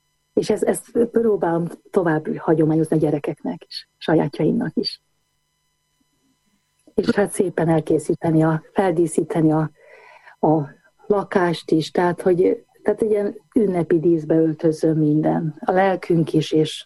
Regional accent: Banská Bystrica Region, Slovakia; egy kis határmenti falu, Losonc mellett, Ipolymenti falu, és ez nekem rengeteget adott, ahol több generáció élt együtt

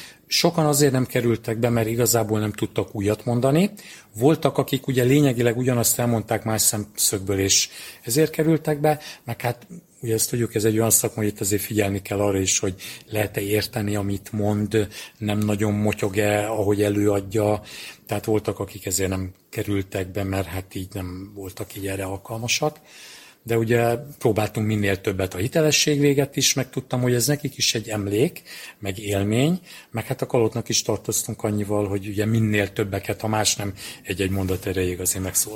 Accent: Budapest, Hungary; Én budapesti születésű vagyok, Móricz Zsigmond körtér, betondzsungelba nőttem fel

